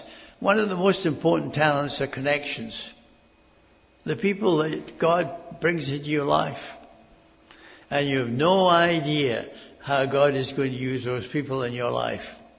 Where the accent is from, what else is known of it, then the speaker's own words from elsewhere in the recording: Edinburgh, Scotland, United Kingdom; accent: Scottish; And she said, yes, and you have a Scottish accent. I said, yes. Well, I'm from Edinburgh